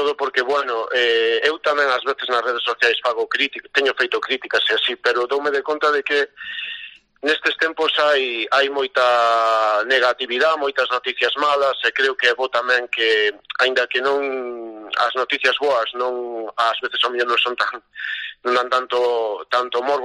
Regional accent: Porto do Son, Galicia, Spain; eu a verdade é que son dunha pequena parroquia de Porto do Son, de Queiruga, vivín sempre no medio de mariñeiros, meus bisavós eran mariñeiros, meus avós, meu pai

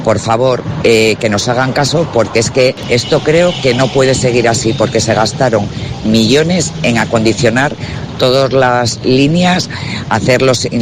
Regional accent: Santander, Cantabria, Spain; soy una ciudadana de Santander.

